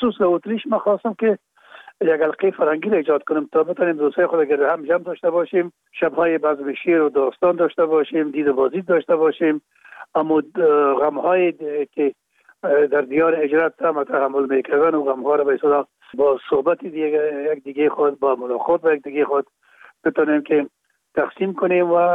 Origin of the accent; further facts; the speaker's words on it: Kabul, Afghanistan; در کابل، شهید کابل به دنیا آمدیم، از نماز رکخانه کابل است و خود ما چون پدر ما باز از رکخانه به شهید انتقال شدن، موجه در شهید کابل به دنیا آمده و موجه مکتب خواندیم